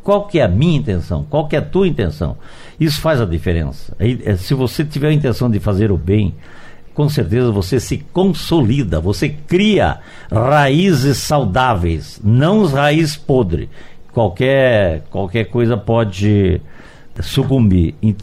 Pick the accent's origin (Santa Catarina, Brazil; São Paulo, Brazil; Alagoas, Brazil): Santa Catarina, Brazil; now in Cascavel, Brazil; Sou catarinense, às vezes dá uma, assim, vamos voltar para a terra